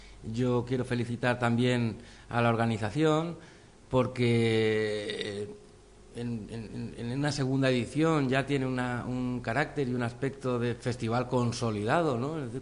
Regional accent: Spain; porque yo soy músico español y me alegro en nombre de toda del colectivo de músicos españoles de jazz.

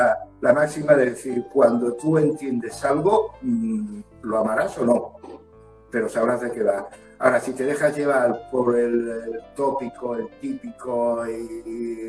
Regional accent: Navarre, Spain; born there; yo nací en Navarra, cómo un navarro puede ser presidente

